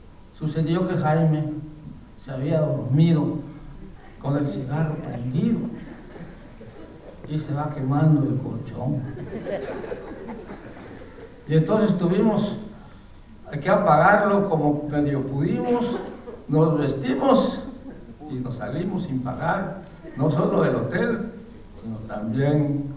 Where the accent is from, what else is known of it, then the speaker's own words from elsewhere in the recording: Mexico; El único mexicano soy yo